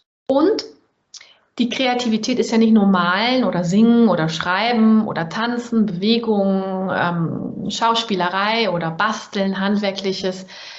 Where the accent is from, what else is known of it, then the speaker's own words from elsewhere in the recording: Germany; accent: German; Und stell dir vor, ich als Deutsche mit deutschem Akzent hätte dann das vermasselt.